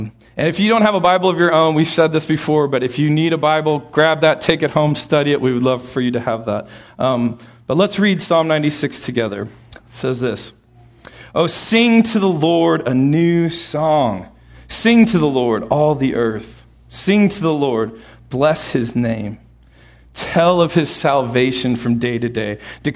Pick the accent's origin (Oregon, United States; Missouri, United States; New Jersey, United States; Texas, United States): Texas, United States; Austin; I grew up in Austin in a musical family.